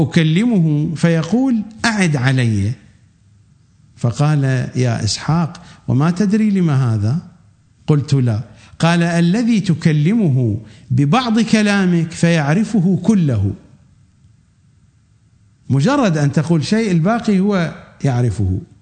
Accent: Iraq; accent: Iraqi; كما نقول في أمثلتنا الدارجة في لهجتنا العراقية يلقفها وهي طائرة يعني

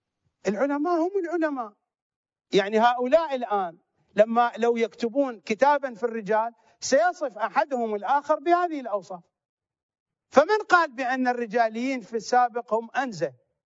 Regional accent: Iraq; وهذه قضية معروفة في النجف في الوسط الشيعي عندنا في العراق

